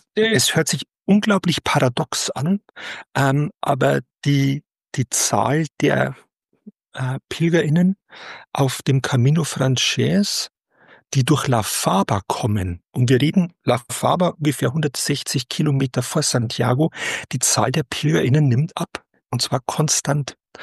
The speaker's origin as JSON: {"language": "German", "town": "Ponholz", "region": "Bavaria", "country": "Germany", "tie": "born or raised there", "said": "bei der Freiwilligen Feuerwehr Ponholz, den Heimatort, wo ich herkomme."}